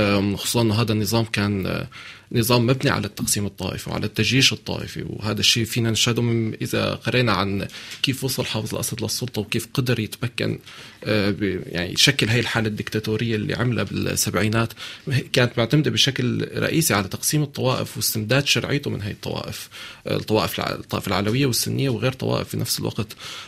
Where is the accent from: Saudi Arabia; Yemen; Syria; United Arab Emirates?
Syria; لكن للأسف الواضح أنه لسه في عنا شغل كتير كسوريين